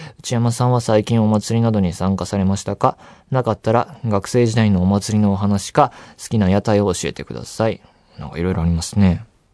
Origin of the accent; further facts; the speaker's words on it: Saitama, Japan; 埼玉県、僕出身ですけど、そんな大きな花火大会があったなんて知らなかったな。